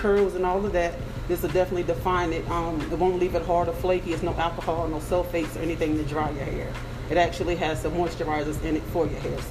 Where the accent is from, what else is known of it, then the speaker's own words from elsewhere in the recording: Bridgeport, Connecticut, United States; also born or lived in Martinsville; Yeah, I grew up in Bridgeport, Connecticut, but I was born here.